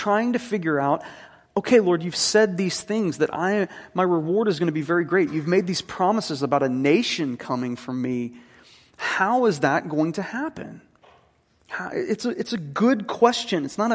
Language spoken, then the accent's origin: English; Jackson, United States; growing up in Jackson, I see this, and I'm like, well, there's stars up there.